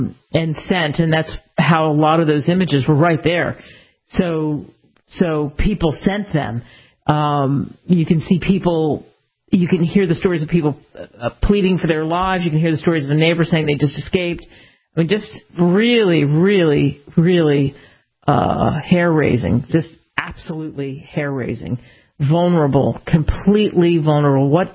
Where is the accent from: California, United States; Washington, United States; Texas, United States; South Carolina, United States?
Texas, United States; Dallas; I mean, so I have started to watch the NFL, like I said, and I'm from Dallas, and I watched the 49ers just completely annihilate the Dallas Cowboys